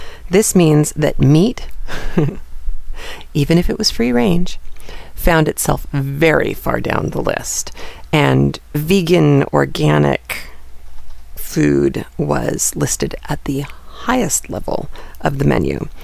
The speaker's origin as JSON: {"language": "English", "town": "Tucson", "region": "Arizona", "country": "United States", "tie": "born or raised there", "said": "because usually in Tucson, I drive. It's my hometown, and I know my way around even now a little bit better than my husband does"}